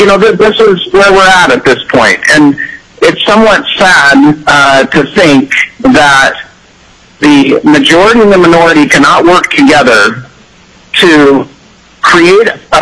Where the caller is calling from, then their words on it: Willow, Alaska, United States; Hi, this is … I'm calling from Willow.